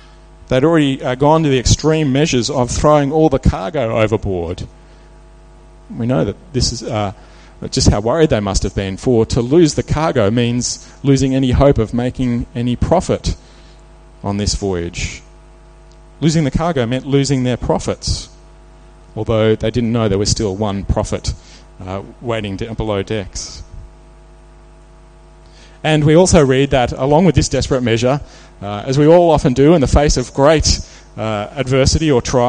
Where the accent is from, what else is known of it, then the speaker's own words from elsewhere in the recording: Queensland, Australia; Some of you might know I grew up in Queensland